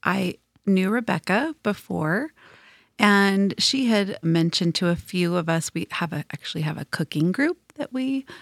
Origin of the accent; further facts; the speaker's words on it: Provo, Utah, United States; Yeah. So I was born in Provo. I grew up most of my life near the mouth of the canyon.